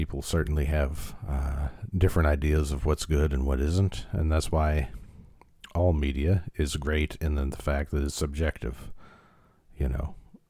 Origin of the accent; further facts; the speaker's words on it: Chicago, Illinois, United States; Growing up in Chicago, there used to be a radio program that would come on every night of the week